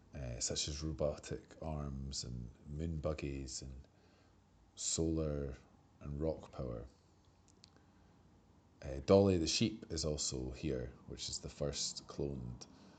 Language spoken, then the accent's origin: English; Edinburgh, Scotland, United Kingdom; I have lots of fond memories of this place growing up in Edinburgh